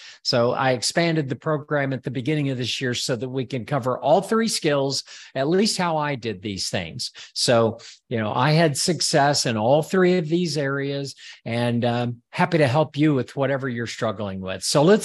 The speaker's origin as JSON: {"language": "English", "region": "Texas", "country": "United States", "said": "Call me skeptical. I am from South Texas."}